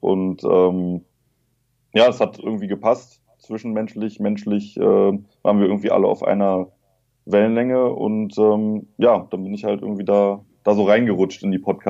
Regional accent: Berlin, Germany; ich bin in Neukölln geboren, also im Herzen Berlins. Bin dann im Südwesten der Stadt aufgewachsen.

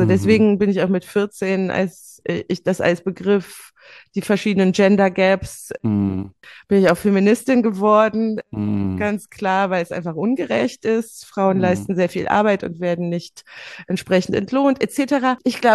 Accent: Cologne, North Rhine-Westphalia, Germany; als Kölnerin

